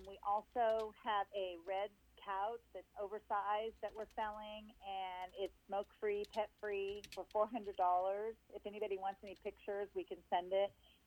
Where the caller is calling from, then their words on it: Weatherford, Oklahoma, United States; And I'm calling from Weatherford